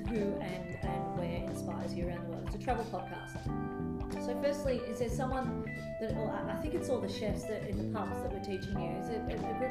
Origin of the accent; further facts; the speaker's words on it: Melbourne, Victoria, Australia; now in Brisbane, Australia; because I grew up in Melbourne